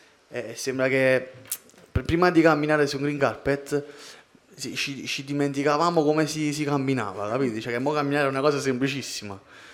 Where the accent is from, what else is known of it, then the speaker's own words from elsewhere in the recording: Naples, Campania, Italy; Io sono partito da Secondigliano, mi sono messo, cioè, ho fatto la valigia da Secondigliano e sono venuto a Sanremo.